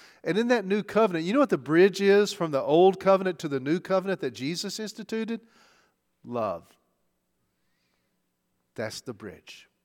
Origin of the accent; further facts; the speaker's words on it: Arkansas, United States; Okay, just because we're from Arkansas, we don't do sheep.